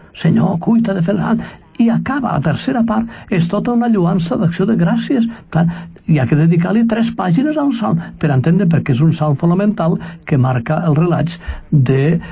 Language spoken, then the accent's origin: Catalan; Benicarló, Valencian Community, Spain; Jo, a la fe, he nascut, he crescut, he fet, a Benicarló.